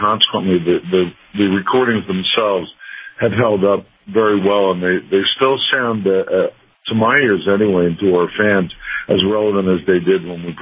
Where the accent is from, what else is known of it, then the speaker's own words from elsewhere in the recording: New Jersey, United States; They seem to be fascinated with this little state that I'm from.